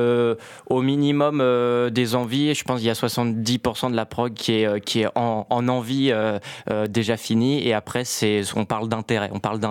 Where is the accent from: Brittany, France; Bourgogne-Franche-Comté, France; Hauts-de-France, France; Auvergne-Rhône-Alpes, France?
Hauts-de-France, France; On est picard, évidemment.